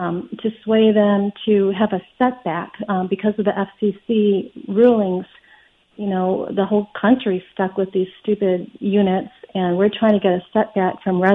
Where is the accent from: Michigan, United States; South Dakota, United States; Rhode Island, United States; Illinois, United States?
Illinois, United States; And, I grew up in Illinois.